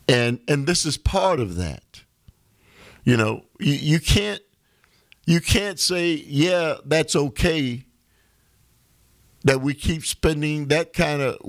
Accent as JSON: {"language": "English", "country": "United States", "said": "You know, I want to kind of finish up my rant on what is happening, and we as American people aren't aware of it."}